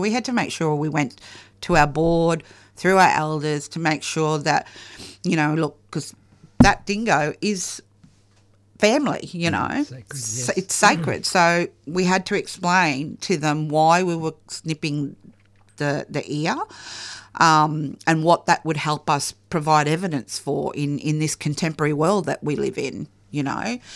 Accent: Tully, Queensland, Australia; It was just outside, 10-minute drive outside my hometown of Tully.

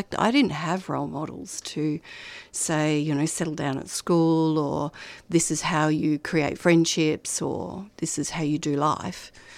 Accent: Melbourne, Victoria, Australia; born or raised there; also born or lived in Sydney

